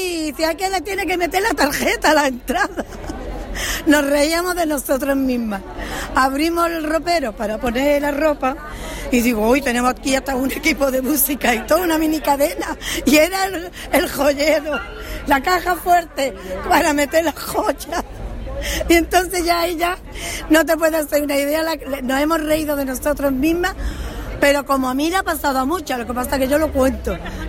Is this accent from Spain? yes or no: yes; Junquera, Spain; de Junquera. … que mi padre fue municipal de allí